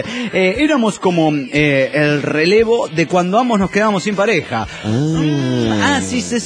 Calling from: Viale, Entre Ríos, Argentina; de Viale, Argentina, che.

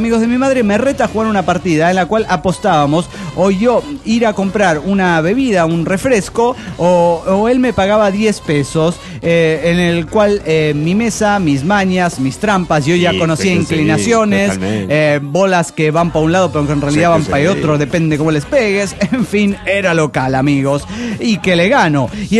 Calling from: Sucre, Chuquisaca, Bolivia; de Sucre, Bolivia.

